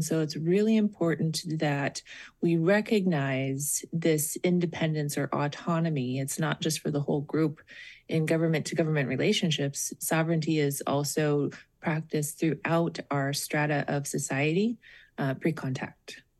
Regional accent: Klawock, Alaska, United States; born there; I was born on Prince of Wales Island in Klawak in Alicia Roberts' house. I am Tlingit. I'm also Haida and some Tahltan and a lot of Scottish as well, and Irish and Norwegian

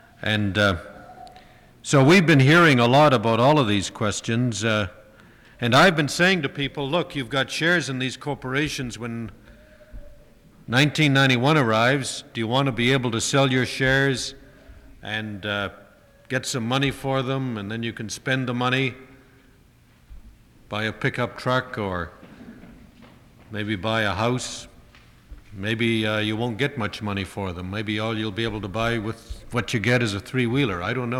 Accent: Canada; I come from Canada

